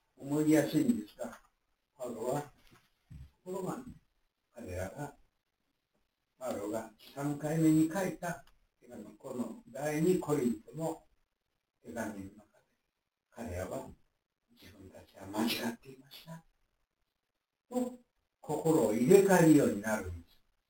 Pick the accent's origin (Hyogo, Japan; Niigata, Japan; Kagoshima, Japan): Hyogo, Japan; Takasago; born there; 私は兵庫県高砂を、ね、美保町の、自分の親の家で生まれたんですが、